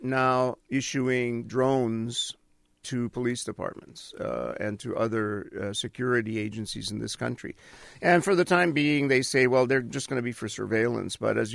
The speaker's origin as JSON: {"language": "English", "country": "Colombia", "tie": "born or raised there", "second_language": "English", "said": "Well, that's what we said as I was growing up in Colombia."}